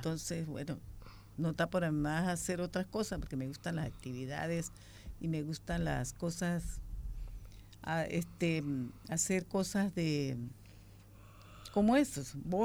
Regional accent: Venezuela; moved away as an adult; now in Spain; Yo soy de Venezuela. Uh-huh. Tengo 9 años de estar aquí. Uh-huh. Vine por mi hija, que se casó con uno de catalán, y estoy aquí

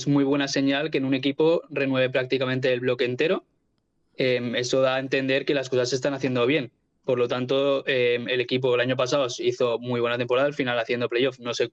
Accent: Viladecans, Catalonia, Spain; soy de Viladecans, de aquí al lado

